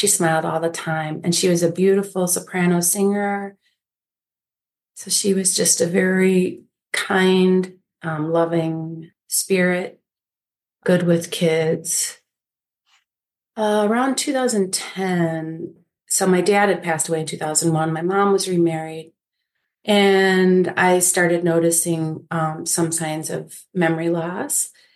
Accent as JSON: {"language": "English", "town": "Evanston", "region": "Illinois", "country": "United States", "tie": "born or raised there", "said": "And then we were raised in Evanston, Illinois"}